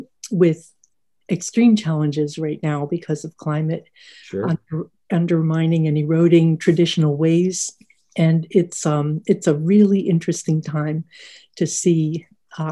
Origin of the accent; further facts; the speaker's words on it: Pittsburgh, Pennsylvania, United States; also born or lived in Alaska; My daughter was in Virginia at that time. My sister was in Tennessee, but I grew up in Pittsburgh and I was in desperate need to come back to my roots. I was pretty beat up when I left Alaska.